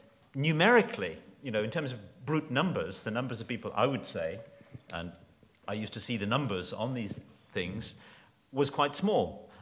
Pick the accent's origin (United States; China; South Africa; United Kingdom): United Kingdom; Northern Ireland; for me it means a lot because I'm from Northern Ireland